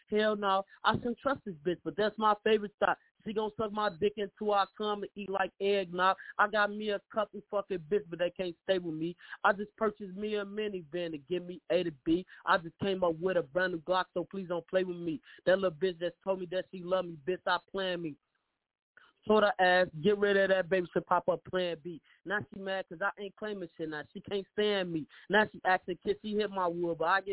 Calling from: Chicago, Illinois, United States; I'm from Chicago, Illinois, man.

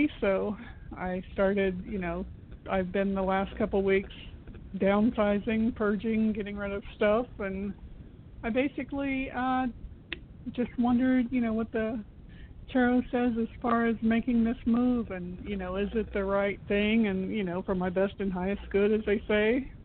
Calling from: Florida, United States; from Florida.

